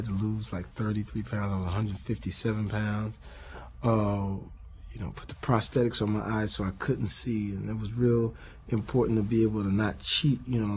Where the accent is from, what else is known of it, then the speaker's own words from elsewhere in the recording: the South, United States; Oh yeah, we're ready because we come from the South, so we understand what the music is about and what the people are about in the South